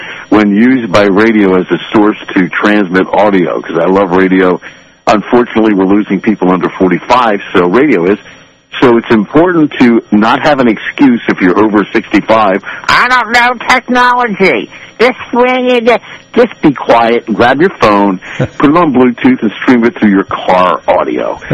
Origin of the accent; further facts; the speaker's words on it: Philadelphia, Pennsylvania, United States; Where I grew up in Philadelphia, if we did that, our friends would beat us up.